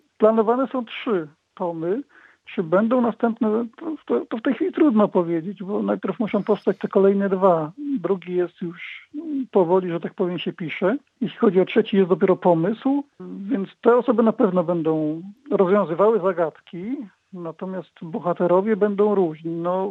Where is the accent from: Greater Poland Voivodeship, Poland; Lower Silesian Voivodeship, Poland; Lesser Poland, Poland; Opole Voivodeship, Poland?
Opole Voivodeship, Poland; Głuchołazy; pojawiają się Głuchołazy, to jest moje rodzinne miasto, już takie, bo tam się urodziłem.